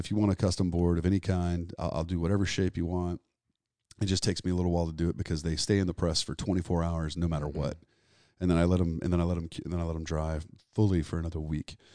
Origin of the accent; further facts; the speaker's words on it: Corpus Christi, Texas, United States; I mean, growing up in Corpus, I could say, man, I love that town. And I will say, growing up in that town at that time, you could never do that again, right?